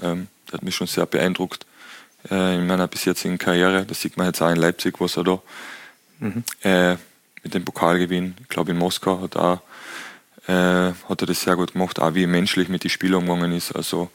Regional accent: Austria; Du tust da einfach als Österreicher. Ich wollte einfach näher an die Heimat

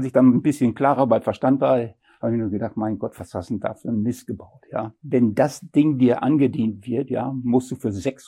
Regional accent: North Rhine-Westphalia, Germany; born there; moved away as an adult; Also ich bin normalerweise hier in Nordrhein-Westfalen geboren und musste dann vor 35 Jahren nach ins Schwarmerländle ziehen aus beruflichen Gründen.

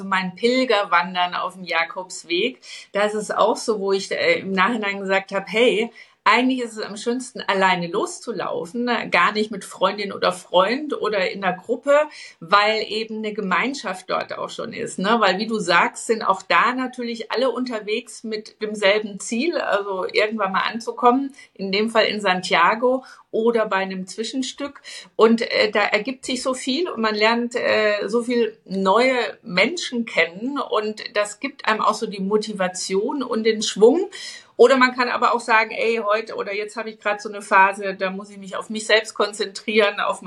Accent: Bavaria, Germany; also born or lived in Black Forest; Also ich komme aus dem Süden, aus dem Bayerischen Wald und im Schwarzwald

